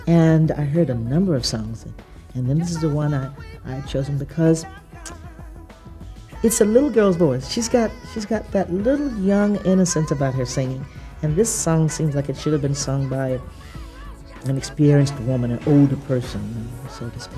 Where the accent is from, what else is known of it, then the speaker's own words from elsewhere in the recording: the South, United States; I said to Roger, I'm from the South, we have mud on our feet.